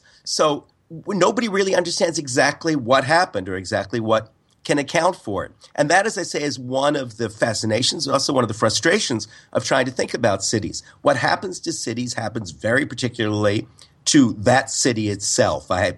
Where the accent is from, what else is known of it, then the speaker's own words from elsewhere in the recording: Canada; moved away as an adult; now in New York, United States; When I came to New York from Canada on a bus with my then-girlfriend, now wife of many years